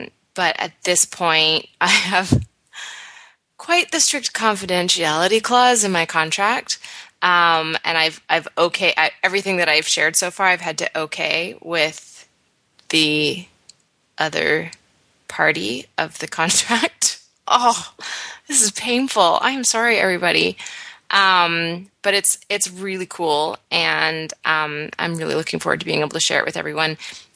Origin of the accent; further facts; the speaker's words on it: British Columbia, Canada; now in United States; Where I grew up in the West Coast of Canada, we went to school the Tuesday after Labor Day